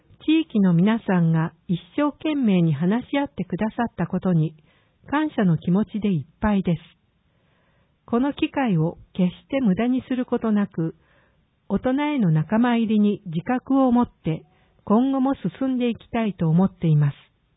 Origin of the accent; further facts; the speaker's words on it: Osaka, Japan; 私自身も東淀川区で生まれ育ち、この地で成人式を迎えた一人。